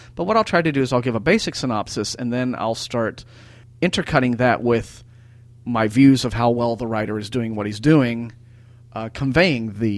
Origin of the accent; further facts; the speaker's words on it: Austin, Texas, United States; on a lot of projects that shoot in the Austin area, my hometown